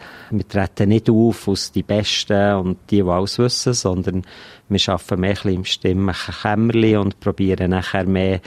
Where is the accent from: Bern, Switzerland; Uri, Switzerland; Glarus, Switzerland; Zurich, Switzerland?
Bern, Switzerland; Die Wurzeln sind natürlich schon noch ein bisschen Bern-lastig.